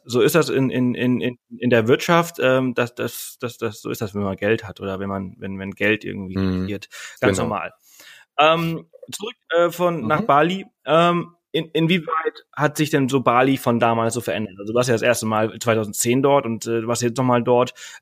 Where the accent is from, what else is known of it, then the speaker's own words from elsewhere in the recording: Balearic Islands, Spain; Also ich komme ja ursprünglich aus Mallorca, ich bin auf Mallorca geboren und aufgewachsen